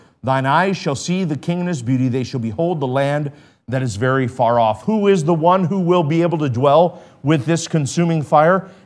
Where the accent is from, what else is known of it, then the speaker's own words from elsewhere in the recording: United States; I don't get a pass because I'm an American.